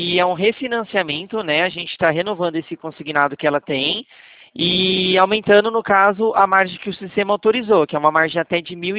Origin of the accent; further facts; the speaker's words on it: São Paulo, Brazil; eu sou de São Paulo mesmo.